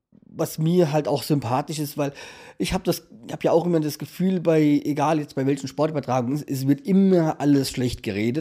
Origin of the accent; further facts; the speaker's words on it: Hanau, Hesse, Germany; born there; Und zwar, wir sind beide gebürtige Hanauer.